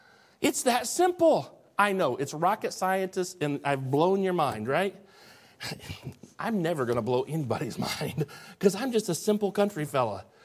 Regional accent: Midwest, United States; I'm sorry, I'm from the Midwest.

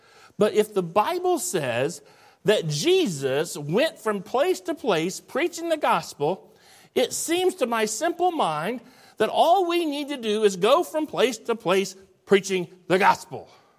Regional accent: Midwest, United States; I'm sorry, I'm from the Midwest.

